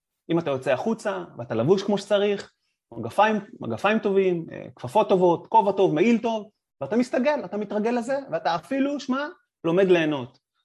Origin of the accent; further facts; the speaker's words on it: Jerusalem, Jerusalem District, Israel; now in Moscow, Russia; אומנם גדלתי בירושלים, וחוויתי את החורף הירושלמי ושלג ומינוס קטן